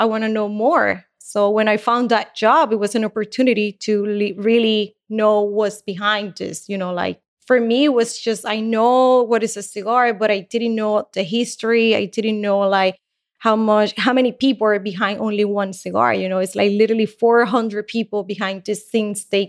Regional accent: Cuba; born there; English is a second language; I knew Cuban cigars because I was born in Cuba. Like everyone smoked cigars, almost like I would say 80% of the population, right?

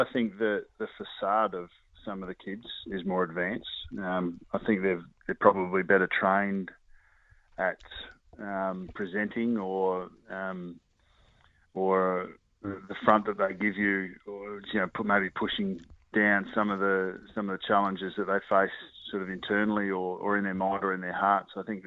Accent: Adelaide, South Australia, Australia; we were southern bred. I was born in Adelaide and Dad obviously, grew up in Adelaide.

